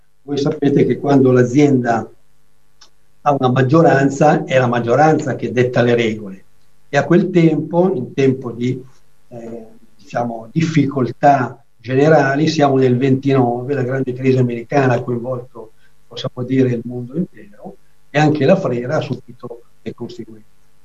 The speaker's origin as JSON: {"language": "Italian", "town": "Tradate", "region": "Lombardy", "country": "Italy", "said": "io sono di Tradate, abito tra l'altro, diciamo, dirimpetto al museo"}